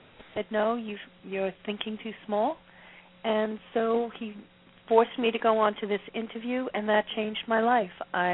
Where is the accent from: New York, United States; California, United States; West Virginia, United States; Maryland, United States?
New York, United States; now in Gilbert, United States; Really there's a pride that I have about being a New Yorker, even though now I'm transplanted and living in Gilbert, Arizona.